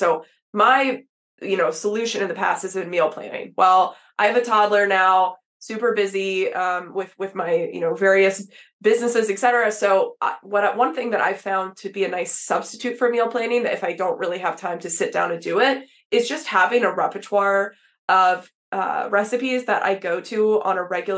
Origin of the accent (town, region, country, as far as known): Texas, United States; born or raised there